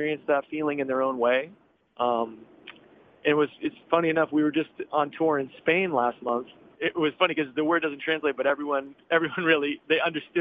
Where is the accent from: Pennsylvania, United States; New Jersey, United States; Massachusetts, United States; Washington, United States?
Massachusetts, United States; now in Austin, United States; Yeah, I grew up in outside of Boston, up in the Northeast, so I am a total transplant.